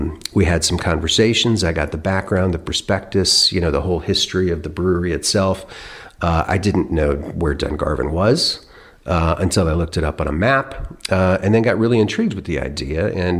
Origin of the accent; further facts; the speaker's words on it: Germany; Because I'm a little bit more on the lager side of the house, given the growing up in Germany.